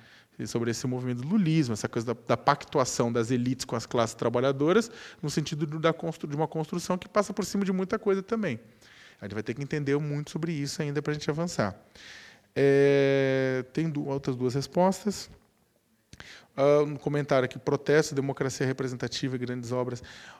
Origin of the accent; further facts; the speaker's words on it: São Paulo, Brazil; moved away as an adult; Eu cresci no Campo Limpo, que é um bairro da periferia de São Paulo. Eu saí de lá depois de adulto. Eu cresci lá.